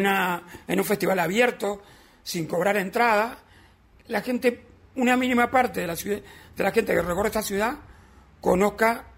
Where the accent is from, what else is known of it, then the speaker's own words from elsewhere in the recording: Montevideo, Uruguay; En Uruguay, yo soy de Palermo, y en Ancina, por ejemplo, que es donde yo empecé